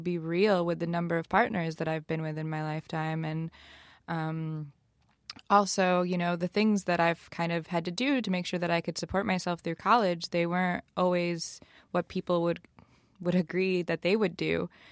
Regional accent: Lansing, Michigan, United States; Yeah. So I grew up in Lansing, Michigan. My mom was a single parent.

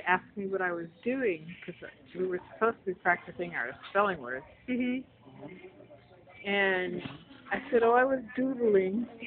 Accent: Mankato, Minnesota, United States; I was born on November 24th, 1953 in Mankato, Minnesota.

